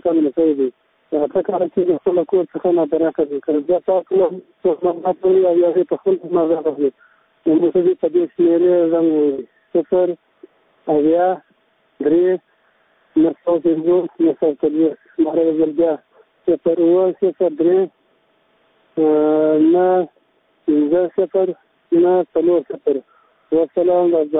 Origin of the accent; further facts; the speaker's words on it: Helmand, Afghanistan; زه دغه د هلمند ولایت نه یو ځوان یم